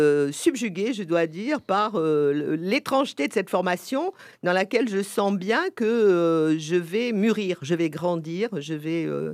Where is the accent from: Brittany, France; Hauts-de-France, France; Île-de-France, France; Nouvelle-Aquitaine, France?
Île-de-France, France; Paris; puisque moi, je suis parisienne